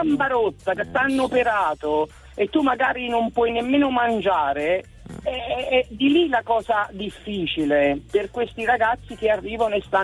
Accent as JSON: {"language": "Italian", "region": "Campania", "country": "Italy", "lives_now": "Perugia, Italy", "said": "io sono campana, però abito a Perugia e lavoro, sono una OSS all'ospedale di Perugia."}